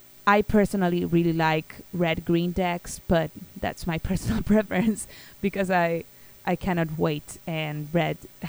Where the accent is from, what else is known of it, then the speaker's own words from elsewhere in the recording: Argentina; I mean, I'm from Argentina, and there are tournaments in Argentina.